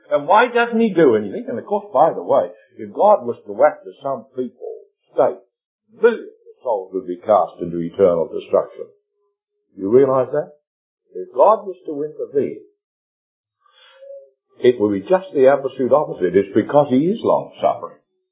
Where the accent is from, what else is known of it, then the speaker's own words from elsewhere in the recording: New Zealand; instead of saying, as so often they said, as New Zealanders do, that I came from New Zealand